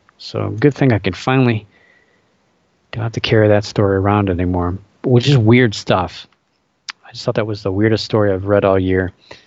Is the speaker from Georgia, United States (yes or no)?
no; Ohio, United States; So I've seen some of these shipwrecks here in my home state of Ohio.